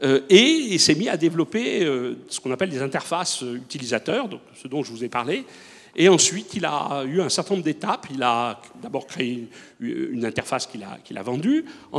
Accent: Bordeaux, Nouvelle-Aquitaine, France; je suis bordelais, j'étais dans un laboratoire à Bordeaux.

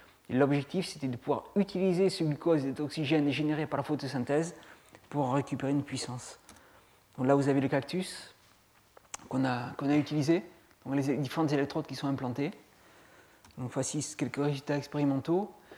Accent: Bordeaux, Nouvelle-Aquitaine, France; Et comme je viens de Bordeaux

